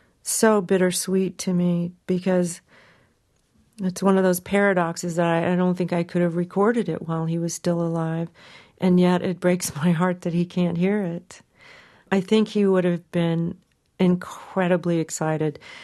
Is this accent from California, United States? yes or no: no; New York, United States; as a songwriter, as a New Yorker, as someone who's been a performer for 30-something years